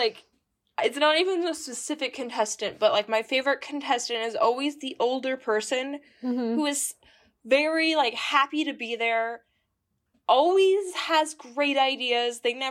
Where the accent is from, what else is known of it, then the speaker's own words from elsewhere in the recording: United States; Mainly because as an American, Biscuit Week fascinates me the most.